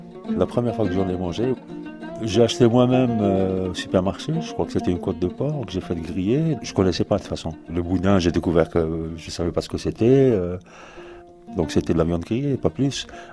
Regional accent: Algeria; now in Paris, France; je suis algérien et je vis à Paris depuis un peu plus de 20 ans. Je n'ai pas grandi dans un milieu pratiquant quand j'étais jeune, hein, mais dans la tradition musulmane quand même

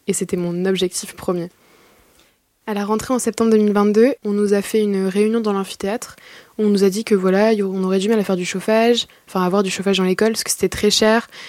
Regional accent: Pérenchies, Hauts-de-France, France; J'ai grandi à Péranchy, c'est une petite ville de campagne juste à côté de Lille, et je viens d'une famille de créatifs.

